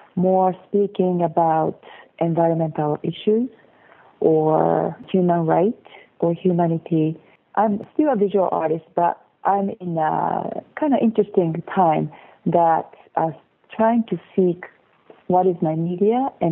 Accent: Tokyo, Japan; moved away as an adult; now in Seattle, United States; I was born in Tokyo, Japan, and grew up there.

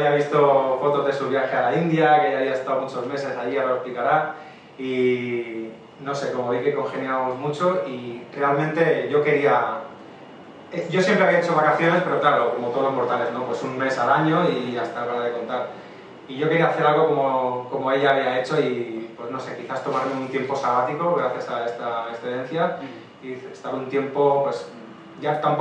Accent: Barcelona, Catalonia, Spain; Pues nosotros somos de Barcelona

